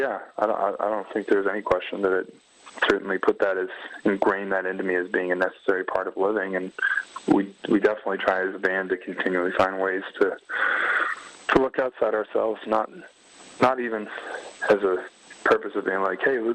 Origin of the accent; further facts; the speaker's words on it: Las Vegas, Nevada, United States; You know, I'm from Vegas, so it was good for me to get out a little bit and see the mountains and stuff and clear my head.